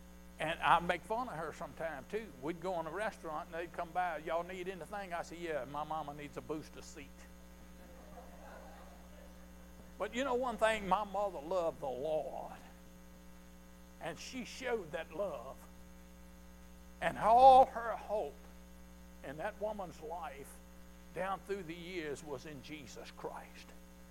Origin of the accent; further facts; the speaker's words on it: Concord, Virginia, United States; I'm a country bumpkin from Concord, by the way. Yes, indeed. Born and bred in the state of Virginia, and I love Jesus.